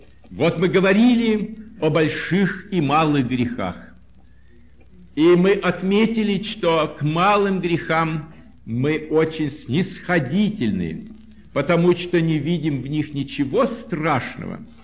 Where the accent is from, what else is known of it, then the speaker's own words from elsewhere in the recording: Saint Petersburg, Russia; Я, как уроженец города Ленинграда, вспоминаю многие достопримечательности этого чудесного города